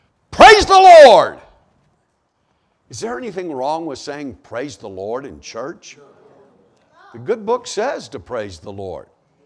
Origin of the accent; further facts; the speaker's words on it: Ohio, United States; I come to Ohio and I think this is where God resides. This is the Holy Land. I'm from Ohio. This is the Holy Land.